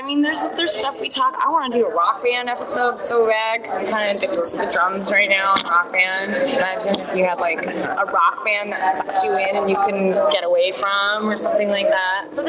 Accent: Newfoundland and Labrador, Canada; But I mean, I'm from Newfoundland.

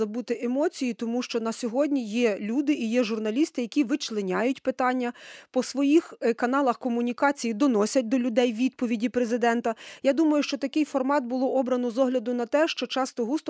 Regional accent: Rava-Ruska, Lviv Oblast, Ukraine; born there; Я з Равируської народилась на самому кордоні з Європейським Союзом, з Польщею, а відтак і з країною НАТО.

